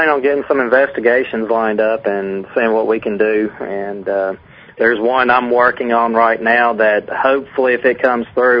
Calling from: Alabama, United States

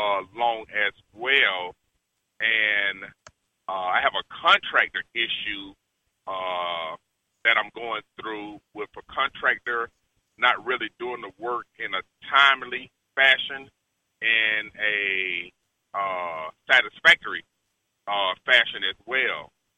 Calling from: Amarillo, Texas, United States; I'm calling from Amarillo, Texas, but my concerns are my home that I'm purchasing in Atlanta, Georgia.

